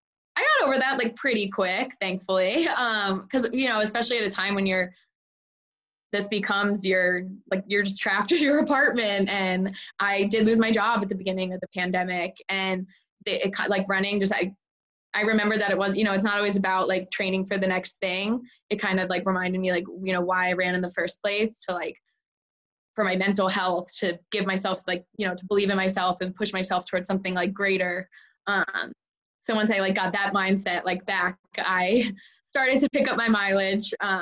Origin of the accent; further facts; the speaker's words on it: New Jersey, United States; you know, I'm from Jersey, grew up around the Jersey Shore.